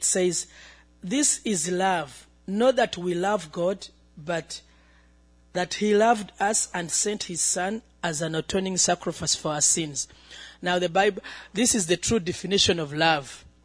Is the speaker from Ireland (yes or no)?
no; Uganda; I come from Uganda. The last time I was here, I told you Uganda is in the east of Africa.